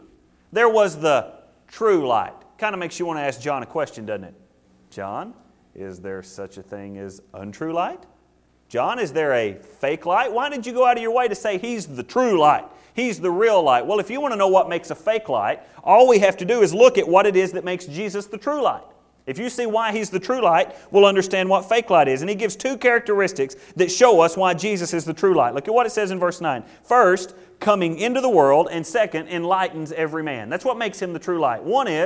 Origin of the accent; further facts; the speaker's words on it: Canton, Texas, United States; I grew up in Canton, Texas, I think.